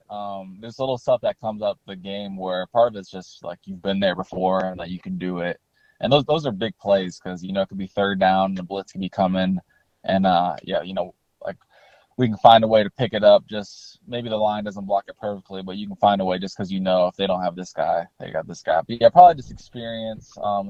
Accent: DeKalb, Illinois, United States; growing up in DeKalb, you know, nobody really went Division I, especially in football.

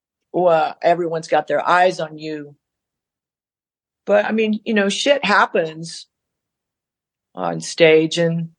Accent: California, United States; I grew up on the Sunset Strip pretty much.

